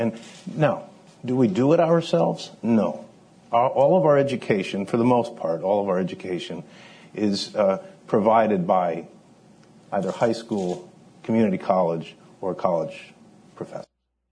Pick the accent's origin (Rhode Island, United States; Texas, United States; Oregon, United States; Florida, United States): Rhode Island, United States; I'm from Rhode Island. It's a strange little place, and it is little.